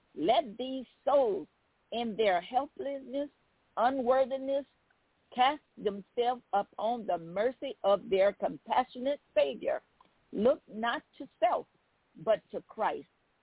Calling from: Baton Rouge, Louisiana, United States; I'm calling from Baton Rouge, Louisiana.

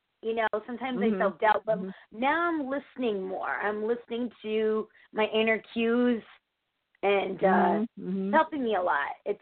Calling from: Connecticut, United States; from Connecticut.

